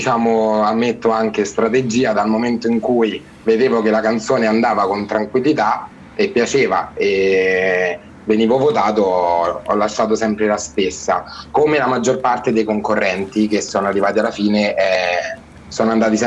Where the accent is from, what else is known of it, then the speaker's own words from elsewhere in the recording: Rome, Lazio, Italy; Ho 23 anni e sono di Roma.